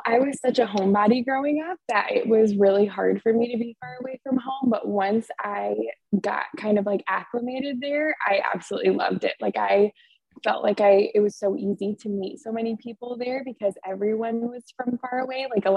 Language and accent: English; Kalamazoo, Michigan, United States; moved away as an adult; also born or lived in Alabama; now in Tampa, United States; I'm 24. I am born and raised in Kalamazoo, Michigan. And then I went to University of Alabama. And then now I live in Tampa, Florida.